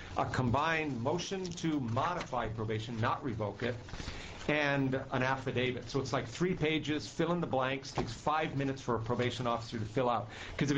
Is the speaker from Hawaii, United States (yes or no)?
yes; Honolulu, Hawaii, United States; I'm a judge from Honolulu, Hawaii.